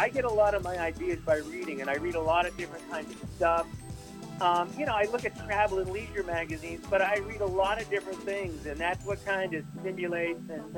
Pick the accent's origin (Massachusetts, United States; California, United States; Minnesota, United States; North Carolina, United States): Massachusetts, United States; Boston; also born or lived in Pittsburgh; now in Florida, United States; And I've been down in Florida full time for about 3.5 years now. But I'm originally from Boston, but I was in Pittsburgh for many years.